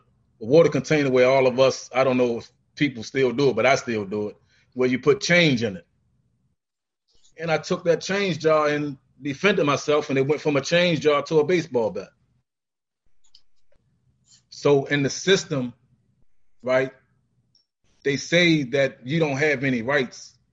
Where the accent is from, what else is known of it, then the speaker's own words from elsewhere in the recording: Baltimore, Maryland, United States; I grew up, I don't know if y'all familiar with Baltimore City. I grew up in Lexington Projects.